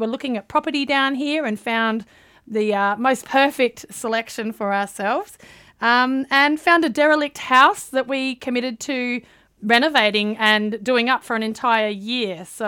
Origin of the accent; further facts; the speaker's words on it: Cummins, South Australia, Australia; Well, I grew up in South Australia on the Eyre Peninsula, mm-hmm. In a little town called Cummins. So it's pretty small. It's primarily wheat farming, a few sheep around the place, close to Coffin Bay, so, and also Port Lincoln.